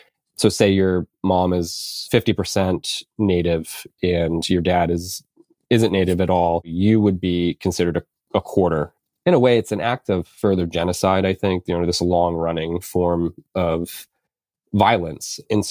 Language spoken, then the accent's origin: English; Indian Island, Maine, United States; also born or lived in Bridgeport, United States; So I grew up on the Penobscot Indian Nation, which is in Maine. It's right near the Bangor area. I was actually born in Bridgeport, Connecticut, but I only lived there until I was six. And then my mom and I moved to Indian Island.